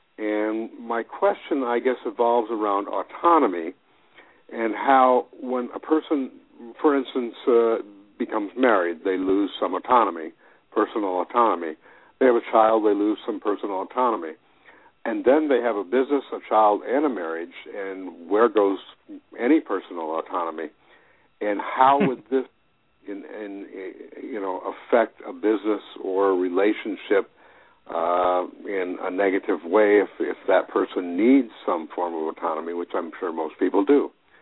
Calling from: Maine, United States; from Maine.

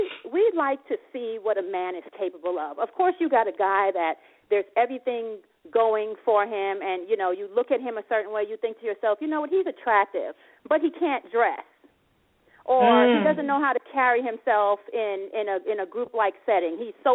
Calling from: Atlanta, Georgia, United States; Hey, this is … I'm calling from Atlanta.

